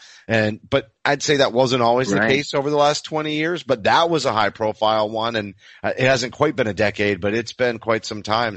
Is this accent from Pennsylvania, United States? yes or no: yes; Pennsylvania, United States; The story from my home state of Pennsylvania